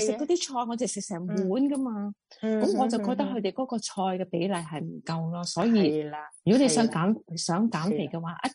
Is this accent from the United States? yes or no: yes; United States; 因為我哋美國人啦嚇，即係我自己睇到噶嘛。歐洲我喺嗰度只係旅遊啫，係咪？但美國嚟講，我喺度住咗咁幾十年啦